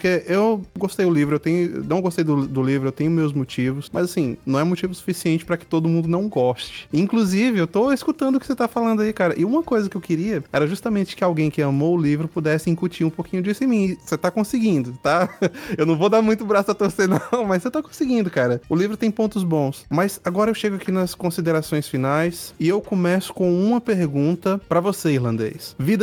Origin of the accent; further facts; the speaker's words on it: Northeast Region, Brazil; Em primeiro lugar, eu sou do Nordeste, entendeu? A minha família veio de lá, então alguma coisa disso daí eu conheço.